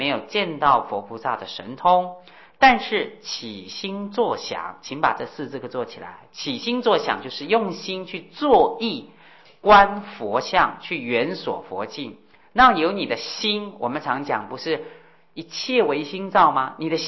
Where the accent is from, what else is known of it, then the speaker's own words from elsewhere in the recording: Taipei, Taiwan; 不是只有我们台北人才修，无量无边的世界